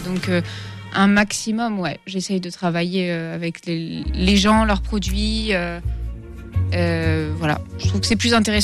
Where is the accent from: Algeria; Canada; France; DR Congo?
Algeria; also born or lived in Finland; mais moi je suis algérienne finlandaise.